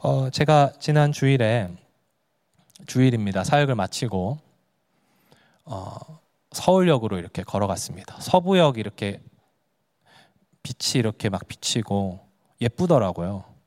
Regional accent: Busan, South Korea; now in Seoul, South Korea; 보내주신 분이 대구 분이었고 저는 부산 사람이거든요.

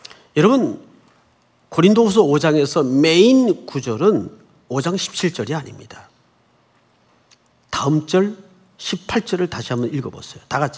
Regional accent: Gyeongsang, South Korea; 저는 경상도 사람인데

